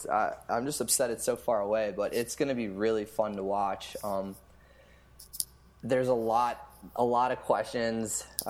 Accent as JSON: {"language": "English", "town": "Cleveland", "region": "Ohio", "country": "United States", "said": "I'm from Cleveland. I love it. My family's there. My friends are there."}